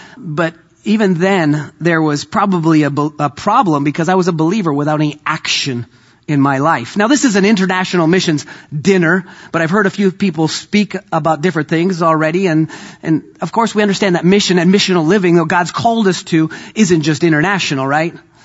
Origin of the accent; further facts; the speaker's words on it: Vancouver, British Columbia, Canada; I'm from Vancouver, Canada, so you can't take the hockey out of the boy.